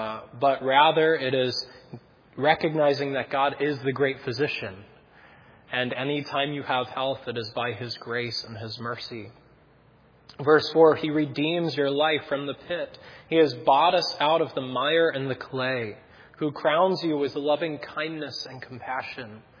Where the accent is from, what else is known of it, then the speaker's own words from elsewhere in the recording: New Hampshire, United States; growing up in New Hampshire, we lived in a neighborhood that was very much like growing up, I would say, in the 50s. Everybody knew each other. It was a small neighborhood.